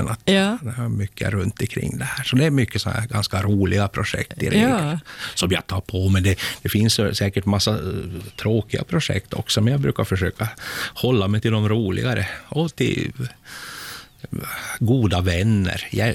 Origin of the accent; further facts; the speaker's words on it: Finland; De visste om att jag var finne